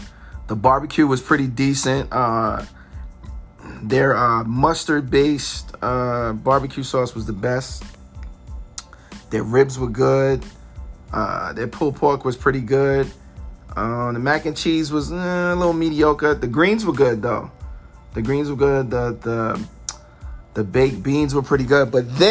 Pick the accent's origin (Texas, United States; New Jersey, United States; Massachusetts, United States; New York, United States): New York, United States; Brooklyn; I'm from Brooklyn, New York, as you know, East New York.